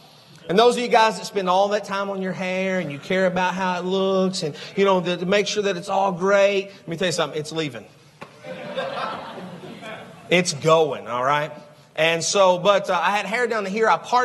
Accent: Louisville, Kentucky, United States; also born or lived in Harlan County, Kentucky; I never thought growing up in Louisville and then bouncing down to Harlan, Harlan County, Kentucky. Most people don't even know where it's at.

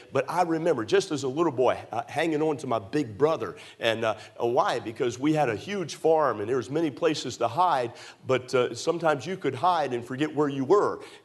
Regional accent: Maryland, United States; and by the way, I was raised in Maryland. It gets kind of cold in Maryland during the winter times.

